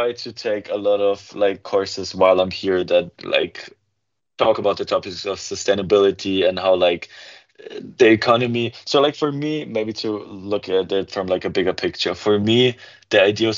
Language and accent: English; Munich, Bavaria, Germany; English is a second language; I grew up in Germany. My parents are originally from Bulgaria, but yeah, I was born in Munich, that's in south of Germany, and that's where I've been living most of my life at.